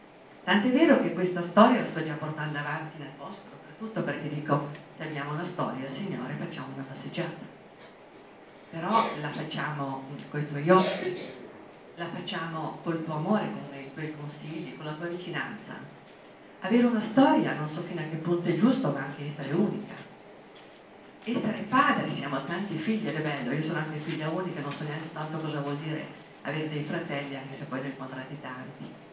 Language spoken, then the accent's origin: Italian; Tuscany, Italy; vengo dalla provincia di Siena, dalla storia di Siena.